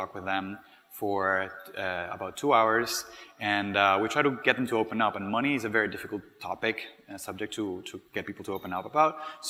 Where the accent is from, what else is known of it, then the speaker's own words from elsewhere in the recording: Venezuela; this year, we focused on my home country, Venezuela.